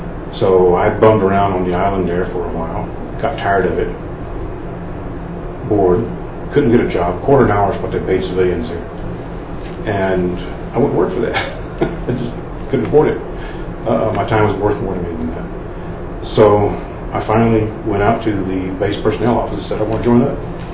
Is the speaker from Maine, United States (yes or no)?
no; Barbourville, Kentucky, United States; born there; also born or lived in Illinois; Okay, I was born in Barberville, Kentucky in 1946. My dad was Air Force, so I got to move around all over everywhere. Spent the first 5 years of my life in the Kentucky area. Kentucky, Illinois.